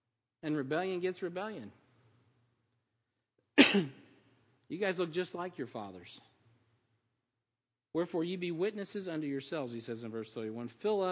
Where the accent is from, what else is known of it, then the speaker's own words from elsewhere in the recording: Missouri, United States; I'm from Missouri. We're stubborn.